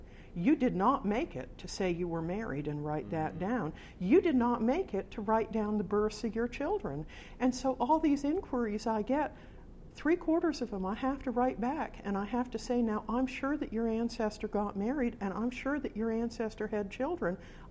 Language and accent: English; Wethersfield, Vermont, United States; I am from Wethersfield, Vermont.